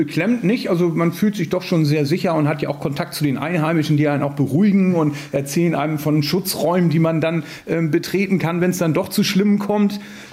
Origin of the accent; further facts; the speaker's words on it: North Germany, Germany; Ja, aber ich bin ja auch Norddeutscher.